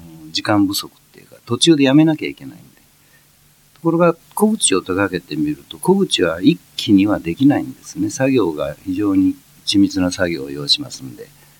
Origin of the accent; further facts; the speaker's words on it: Otsu, Shiga, Japan; also born or lived in Hiroshima; now in Tokyo, Japan; 僕は小さい頃広島の山奥で育って、高校生ぐらいの時に、高校卒業まではその後小学校5年から、琵琶湖のそば、滋賀県の大津市におりましたんで